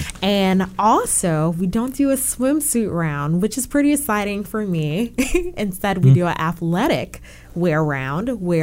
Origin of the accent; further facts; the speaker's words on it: Jacksonville, Florida, United States; While I do love Tallahassee, I have a greater love for my hometown, Jacksonville.